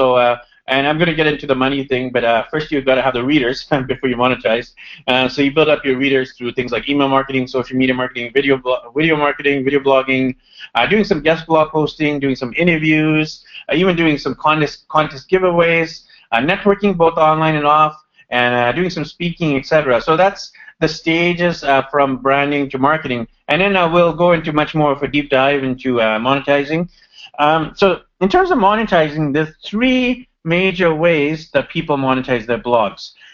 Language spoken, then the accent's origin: English; Vancouver, British Columbia, Canada; So I am from Vancouver, BC, Canada. I finished my university here